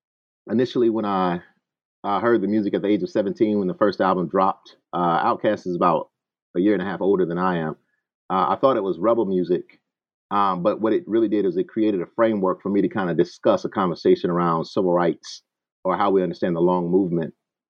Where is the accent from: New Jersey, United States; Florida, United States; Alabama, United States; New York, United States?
Alabama, United States; Selma; But growing up in Selma, Alabama, I could remember the first time that we celebrated the Dr. Martin Luther King holiday in 1986.